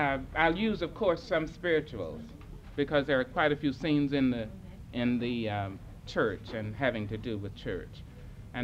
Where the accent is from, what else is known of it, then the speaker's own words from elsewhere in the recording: Arkansas, United States; also born or lived in St. Louis / Africa; now in Berkeley, United States; I was born in St. Louis. I grew up in a little town in Arkansas about as large as this side of the room and San Francisco. But I've lived in Africa many years. And I just moved back to Berkeley.